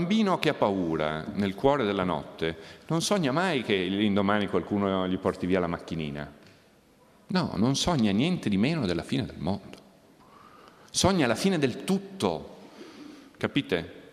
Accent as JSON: {"language": "Italian", "town": "Venice", "region": "Veneto", "country": "Italy", "tie": "born or raised there", "said": "io da Venezia, da bambino vivevo a Venezia, stavo in un sottotetto molto bello"}